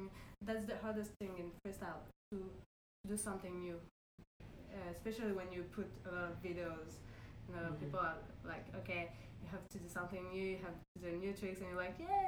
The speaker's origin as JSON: {"language": "English", "town": "Paris", "region": "Île-de-France", "country": "France", "said": "I'm from Paris, so I'm going to be there."}